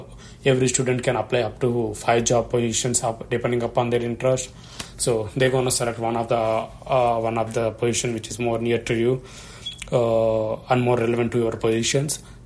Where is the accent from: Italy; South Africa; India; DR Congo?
India; English is a second language; now in United States; I'm an international student. I am from India.